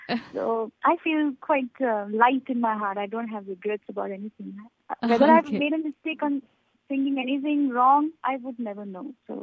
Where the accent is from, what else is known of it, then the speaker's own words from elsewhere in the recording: India; I'm an Indian. I feel very honored that I have so much of variety with me all the time.